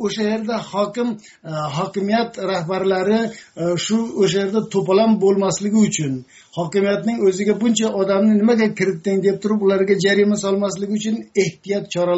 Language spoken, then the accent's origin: Uzbek; Fergana, Fergana Region, Uzbekistan; mening o'zimning shahrim 2000-3000 yillik tarixi bor Farg'ona shahrim qadriyatliroq emasmi menga?